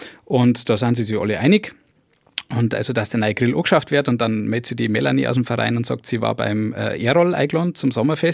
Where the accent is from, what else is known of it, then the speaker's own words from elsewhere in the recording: Bavaria, Germany; ich wollte nicht als Bayer erkannt werden.